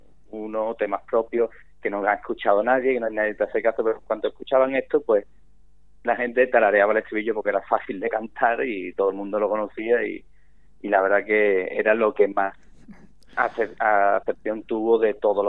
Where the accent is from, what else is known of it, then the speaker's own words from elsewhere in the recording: Andalusia, Spain; accent: Andalusian; lo decimos coloquialmente con nuestro acento andaluz